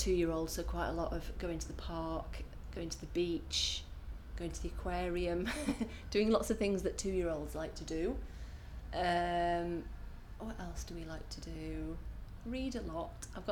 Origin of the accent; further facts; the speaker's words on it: Huddersfield, Yorkshire and the Humber, United Kingdom; I grew up in Huddersfield, which is nice, I think, but kind of very sort of small town sort of place, and more so when I was growing up there in the 80s. I think now it's almost a suburb of Leeds and Manchester.